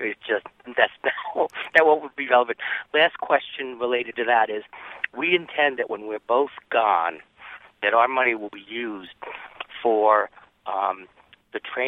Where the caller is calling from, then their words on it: Illinois, United States; Illinois.